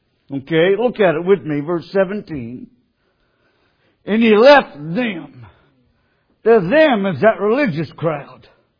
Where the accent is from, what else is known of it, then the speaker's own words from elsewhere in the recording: Ardmore, Alabama, United States; They've never heard of Ardmore, Alabama. Ardmore, Alabama.